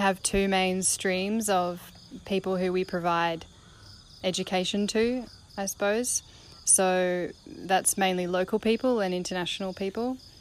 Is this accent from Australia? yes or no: yes; Australia; now in Indonesia; I'm from Australia, and I've been volunteering with this project for almost 2 years.